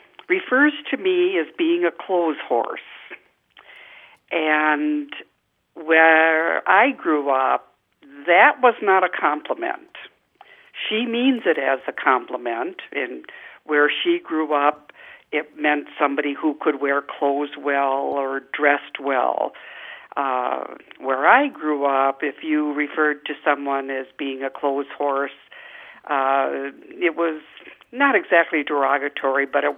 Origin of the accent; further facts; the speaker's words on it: Wisconsin, United States; And my friend is from Pennsylvania, and I'm from Wisconsin, so I don't know if that's part of the difference.